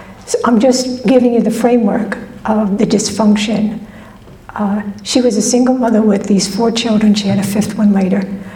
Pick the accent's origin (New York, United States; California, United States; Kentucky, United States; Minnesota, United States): New York, United States; Queens; born there; I was born in Queens, New York, to a woman who had five children by five different men and never married anyone.